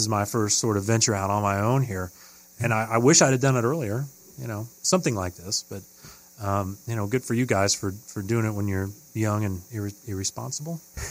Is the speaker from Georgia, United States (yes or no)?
no; Madison, Indiana, United States; Just, hey, I'm from Madison, Indiana. It's right up the road. It's a beautiful little Norman Rockwell town.